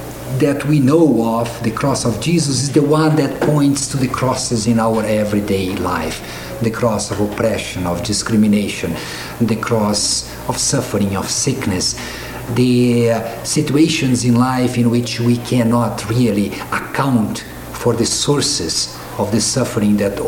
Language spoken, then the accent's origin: English; Brazil; now in Chicago, United States; I come from Brazil, and I have been teaching for the last years in Chicago at the Lutheran School of Theology at Chicago.